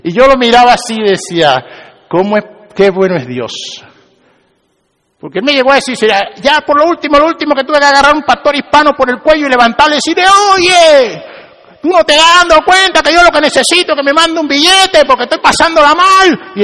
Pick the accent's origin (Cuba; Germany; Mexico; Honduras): Cuba; no le voy a decir que soy cubano